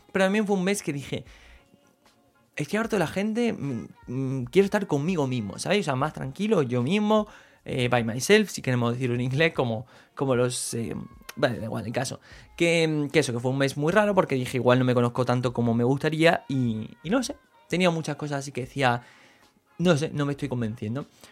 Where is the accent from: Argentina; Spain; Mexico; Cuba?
Spain; Granada, Andalusia; vengo de Granada